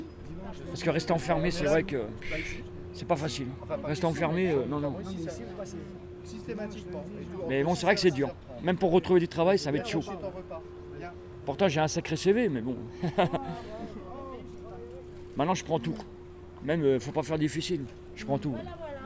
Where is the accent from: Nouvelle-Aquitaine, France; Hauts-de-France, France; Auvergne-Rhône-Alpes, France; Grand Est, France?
Nouvelle-Aquitaine, France; Poitiers; Déjà, moi, je viens de Poitiers.